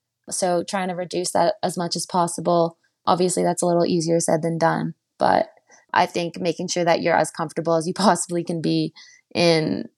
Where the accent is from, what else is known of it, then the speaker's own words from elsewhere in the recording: Chelsea, Quebec, Canada; now in Canmore, Canada; I'm actually at home in Canmore for the next month, and then I'm heading home. I'm from Chelsea, Quebec.